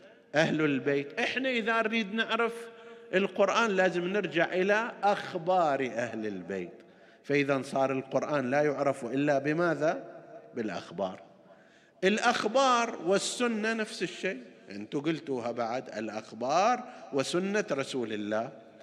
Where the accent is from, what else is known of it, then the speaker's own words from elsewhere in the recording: Qatif, Eastern Province, Saudi Arabia; وكانت منتشرة هنا أيضا عندنا في القطيف ومناطقها المختلفة إلى أوقات قريبة